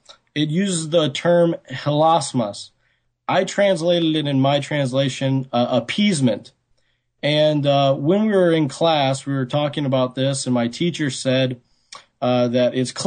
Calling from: Milwaukee, Wisconsin, United States; I'm calling from Milwaukee, Wisconsin.

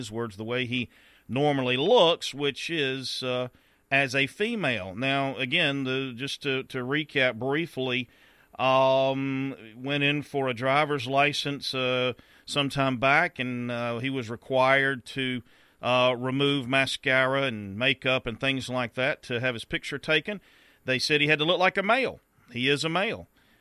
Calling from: South Carolina, United States; This is near and dear to me in a very real sense, as I'm broadcasting from South Carolina.

